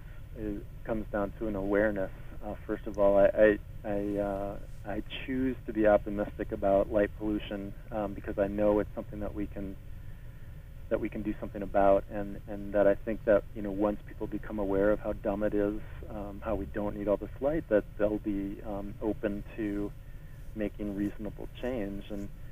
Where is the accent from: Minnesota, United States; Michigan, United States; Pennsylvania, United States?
Minnesota, United States; growing up in Minnesota, my first thought when I saw that was that it was snowing